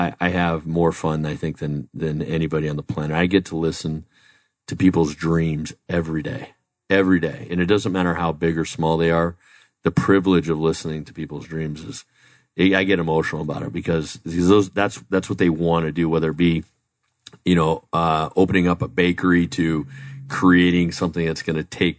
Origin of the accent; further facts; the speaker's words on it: Arizona, United States; I'm from the community, I'm from Arizona.